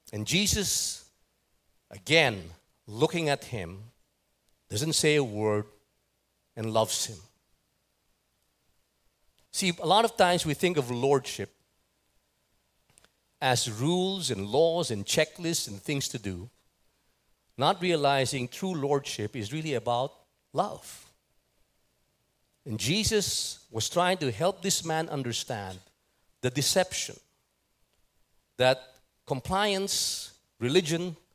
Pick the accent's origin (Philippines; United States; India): Philippines; because I'm a Pinoy. I'm a Filipino.